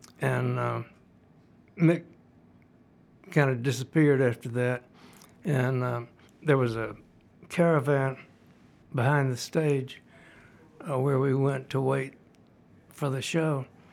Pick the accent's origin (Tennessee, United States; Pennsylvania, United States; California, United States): Tennessee, United States; Memphis; told him I was from Memphis and I knew